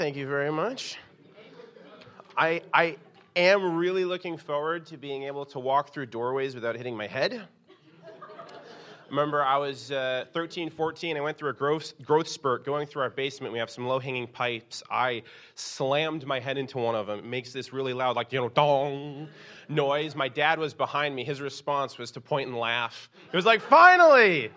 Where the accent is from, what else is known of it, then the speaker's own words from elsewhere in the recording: United States; But as an American, I feel like it was my right to just ignore it.